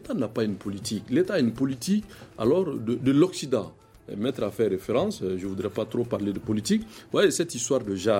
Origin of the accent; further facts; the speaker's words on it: Mali; je suis un Malien